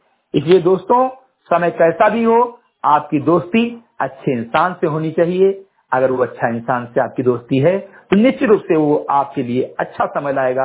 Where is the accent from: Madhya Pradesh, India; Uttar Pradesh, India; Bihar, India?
Uttar Pradesh, India; Bahraich; ग्राम सभा सिमरीगढ़ई, विकासखंड मेनपुरा, जनपद बहराइच का मूल निवासी हूं